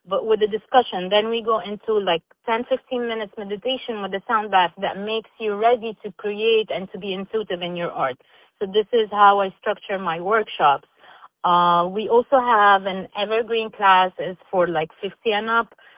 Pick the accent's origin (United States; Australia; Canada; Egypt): Egypt; English is a second language; moved away as an adult; also born or lived in Dubai; I'm originally from Egypt. This is where I got my certification, and then I moved to Dubai.